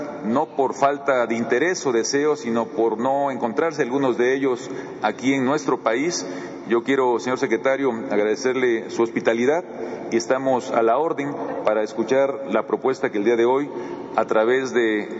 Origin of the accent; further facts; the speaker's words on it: Oaxaca, Mexico; Como oaxaqueño me da mucho gusto